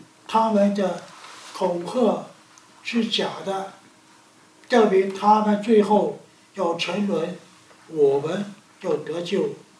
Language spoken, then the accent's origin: Chinese; China; 我们是中国人喜欢说天天过年呐